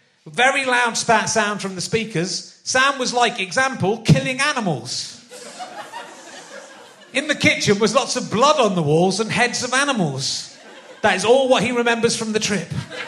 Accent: Bristol, South West England, United Kingdom; I'm from Brittle. I'm from Bristol.

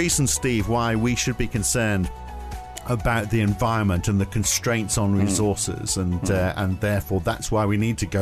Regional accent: United Kingdom; I was growing up in the UK.

